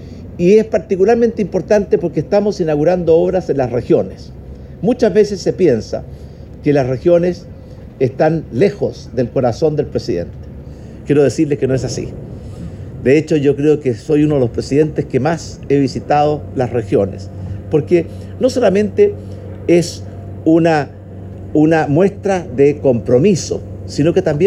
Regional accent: Chile; la capacidad que tenemos los chilenos

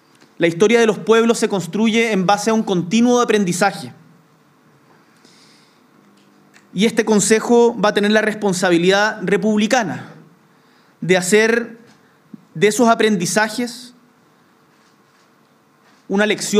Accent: Chile; el tipo de país en el que como chilenos queremos vivir en las próximas décadas

